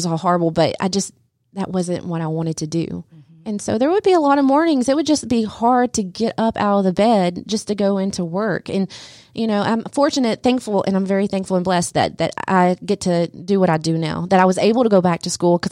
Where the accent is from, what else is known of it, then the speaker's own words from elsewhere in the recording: Dawsonville, Georgia, United States; since growing up in Dawsonville, you know, we do know a lot of people